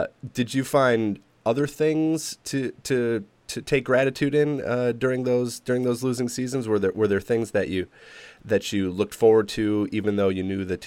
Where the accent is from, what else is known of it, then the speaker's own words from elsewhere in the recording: Wisconsin, United States; I grew up in Wisconsin, so I'd been to County, where the Brewers play, but Comiskey was the first quote unquote out of town park that I had ever visited.